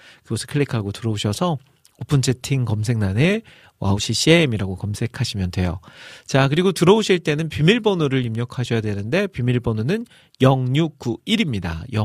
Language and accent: Korean; Jeolla, South Korea; 제가 이제 고향이 전라도고